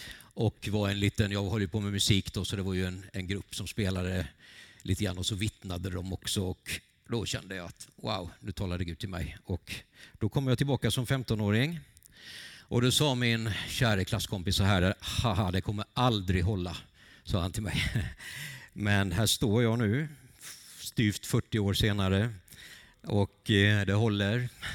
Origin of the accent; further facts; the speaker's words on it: Vetlanda, Jönköping County, Sweden; så här växte jag upp och mina kära föräldrar bodde här ute i Skede.